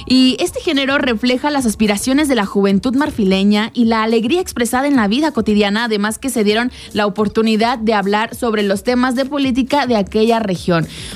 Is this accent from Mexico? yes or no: yes; Mexico; para nosotros como mexicanos, que en algún momento y cada año celebramos la independencia de nuestro país